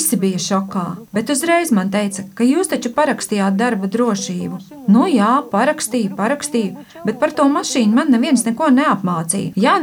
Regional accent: Ukraine; Latvian is a second language; moved away as an adult; now in Latvia; jo es esmu no Ukrainas

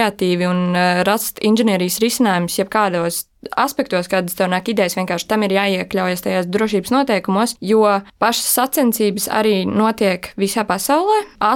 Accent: Bauska, Bauska Municipality, Latvia; es esmu no Bauskas puses, un tur, kā zināms, ir slavenā mūsu strasa, un es uzaugu ap autosportu.

